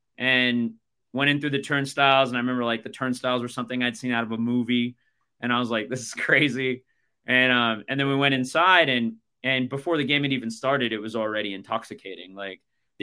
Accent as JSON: {"language": "English", "town": "Los Angeles", "region": "California", "country": "United States", "tie": "born or raised there", "said": "growing up in the Los Angeles area where, you know, Staples Center is so far removed from the center of Los Angeles, you know, and there was no stadium in the town I grew up in."}